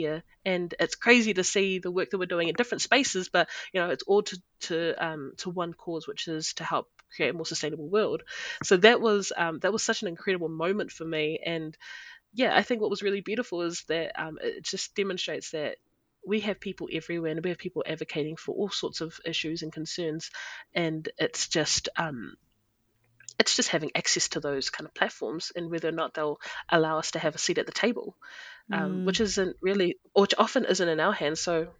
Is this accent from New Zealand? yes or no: yes; New Zealand; I'm from New Zealand.